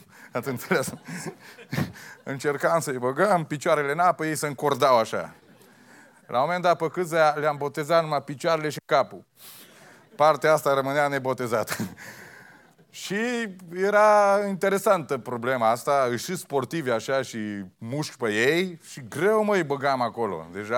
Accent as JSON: {"language": "Romanian", "town": "Beclean", "region": "Bistrița-Năsăud", "country": "Romania", "said": "Eu vin din Beclean, din orășel micuț, din județul Bistrița, dar plin de viață"}